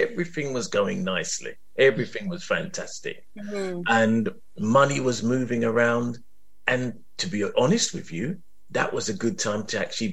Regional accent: Lewisham, London, United Kingdom; But I'm from South East London and I'm from Lewisham.

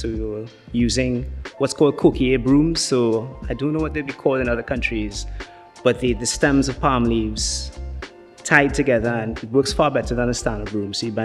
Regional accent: Trinidad & Tobago; certainly growing up in Trinidad and Tobago, there's this, I guess, a societal expectation that a good career is as a doctor or a lawyer

